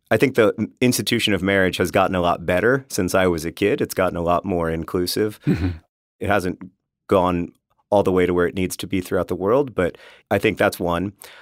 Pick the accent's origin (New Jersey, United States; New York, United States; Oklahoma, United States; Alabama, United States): Alabama, United States; I grew up in Alabama, for context.